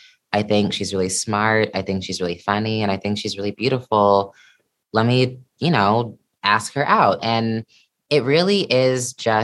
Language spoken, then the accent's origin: English; Missouri, United States; You know, I'm from Missouri, and when you're not in like a major, major city like New York or like